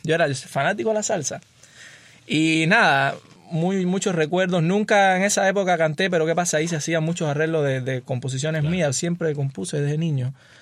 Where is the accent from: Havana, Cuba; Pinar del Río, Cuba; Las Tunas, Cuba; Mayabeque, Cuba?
Havana, Cuba; also born or lived in Sancti Spíritus; yo nací en Santi Espíritu, que fui muy muy niño para La Habana a vivir a los 7 años, 7, 8.